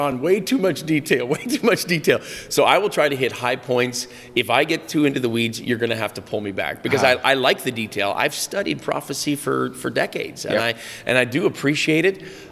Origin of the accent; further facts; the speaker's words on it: Canada; when I'm the Canadian.